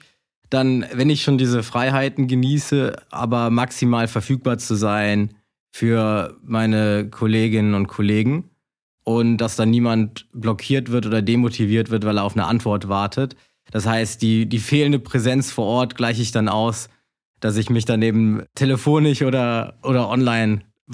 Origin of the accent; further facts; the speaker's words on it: Düren, North Rhine-Westphalia, Germany; also born or lived in Berlin; now in Heidelberg, Germany; Genau, ich bin in Düren aufgewachsen, aber Düren kenne ich gar nicht mehr so gut. Also das ist über 17 Jahre her, dass ich da gewohnt habe. Mhm. Die meiste Zeit seitdem habe ich in Berlin verbracht und bin dieses Jahr von Berlin nach Heidelberg gezogen.